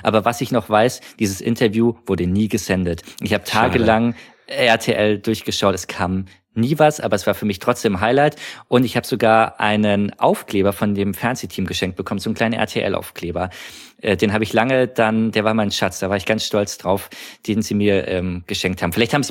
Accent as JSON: {"language": "German", "region": "Bavaria", "country": "Germany", "tie": "born or raised there", "said": "Ich bin in einer Gegend in Bayern aufgewachsen, wo es teilweise auch sehr viel Schnee hat."}